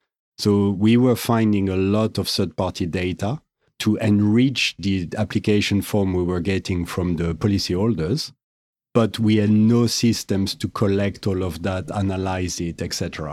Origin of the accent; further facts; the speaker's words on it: France; accent: French; English is a second language; now in London, United Kingdom; it's not Belgium, it's not Switzerland, it's France.